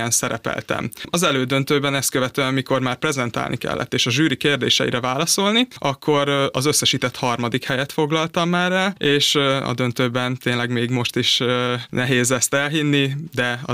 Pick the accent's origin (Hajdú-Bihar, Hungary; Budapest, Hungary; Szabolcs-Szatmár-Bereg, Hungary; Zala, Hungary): Szabolcs-Szatmár-Bereg, Hungary; Mátészalka; egy Máté Szalka nevű kisvárosból származom Szabolcs-Szatmár-Bereg megyéből, és a Debreceni Egyetem végzős pénzügyi és számvitel szakos hallgatója vagyok.